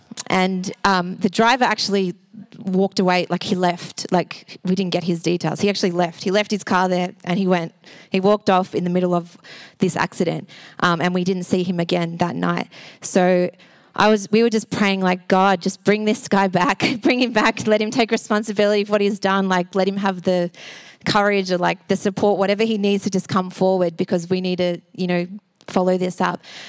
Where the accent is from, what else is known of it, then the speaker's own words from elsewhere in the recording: Sunshine, Victoria, Australia; But I've grown up in the western suburbs. I was born in Sunshine. I lived in Altona Meadows. Now I live in Truganina.